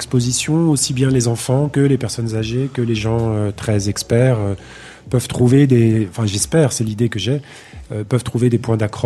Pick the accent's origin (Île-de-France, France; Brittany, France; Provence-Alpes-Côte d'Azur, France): Île-de-France, France; Paris; Je suis originaire de Paris.